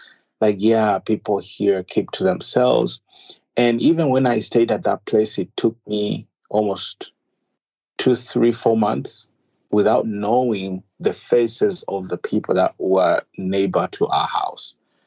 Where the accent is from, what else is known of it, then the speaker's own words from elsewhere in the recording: Zambia; where the place I grew up in Zambia, we had our neighbors